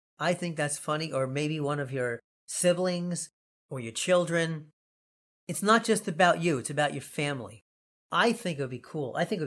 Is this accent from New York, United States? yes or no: yes; New York City, New York, United States; And I go, yo, I'm from Brooklyn.